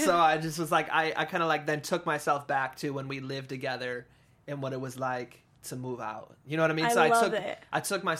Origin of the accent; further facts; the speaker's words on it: Wisconsin, United States; also born or lived in Florida; now in California, United States; Born and raised in Wisconsin.